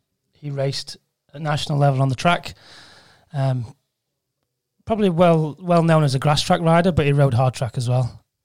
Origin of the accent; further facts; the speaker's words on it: Thurcroft, Yorkshire and the Humber, United Kingdom; Well, yeah, we grew up on Steadfast Lane in Thurcroft, mining village, and we had a lot of mutual friends, school friends that lived on the same street.